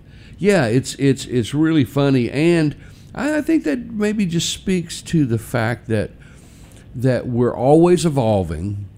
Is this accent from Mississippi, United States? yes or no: yes; Rolling Fork, Mississippi, United States; a big shout out to my Rolling Fork peeps. … of course, was born in Rolling Fork, my hometown.